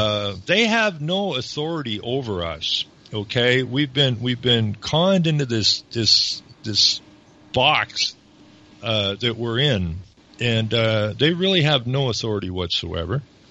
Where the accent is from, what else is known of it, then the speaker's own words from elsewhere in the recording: Renfrew, Ontario, Canada; I'm actually from Renfrew originally